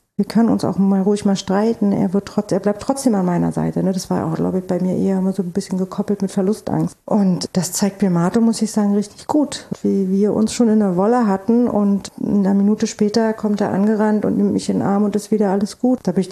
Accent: East Germany, Germany; ich bin in der DDR groß geworden. Meine Eltern, als die Wende kam, war ich 9.

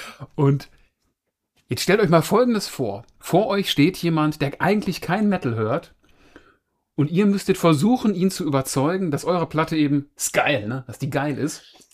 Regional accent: Essen, North Rhine-Westphalia, Germany; ich komme ja aus Essen.

